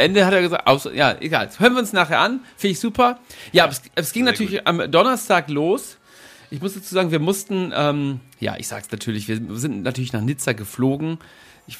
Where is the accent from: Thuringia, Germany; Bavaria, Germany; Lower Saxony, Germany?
Lower Saxony, Germany; Oldenburg; Wir sind alle eher von der ländlichen Region, also aus Oldenburg da in der Nähe, und können mit diesem Schickimicki-Zeug wenig anfangen.